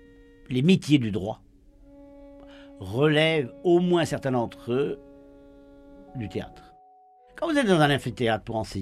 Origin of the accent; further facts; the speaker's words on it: Brittany, France; Moi, je viens du Morbihan.